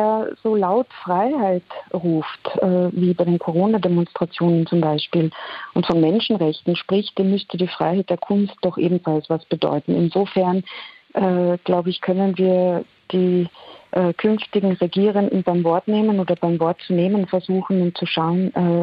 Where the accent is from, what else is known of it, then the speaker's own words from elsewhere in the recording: Carinthia, Austria; Und als Kärntnerin, die ich ja auch bin, kann ich sagen, also wir Kärntner und Kärntnerinnen sind ja wunderbar geschult im Umgang mit reaktionären und autoritären Kräften.